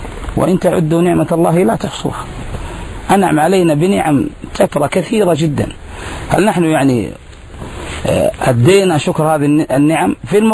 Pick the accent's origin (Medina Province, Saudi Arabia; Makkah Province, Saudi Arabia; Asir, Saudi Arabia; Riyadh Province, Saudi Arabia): Medina Province, Saudi Arabia; Medina; ذلك الشايب اللي في المسجد عندنا في المدينة المنورة